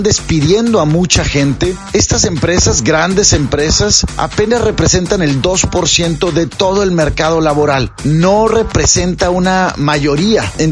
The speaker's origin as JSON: {"language": "Spanish", "country": "Mexico", "said": "nosotros como mexicanos"}